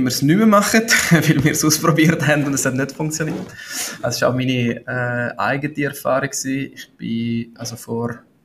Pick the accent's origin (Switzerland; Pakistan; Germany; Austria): Switzerland; Ticino; German is a second language; Deutsch ist nur meine zweite Sprache. Ich bin in Tessin aufgewachsen